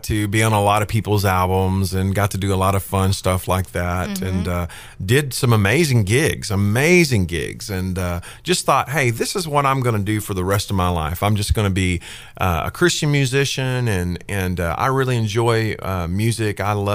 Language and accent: English; Joshua, Texas, United States; And I was from Joshua, Texas. You know, I was from Hickville Central.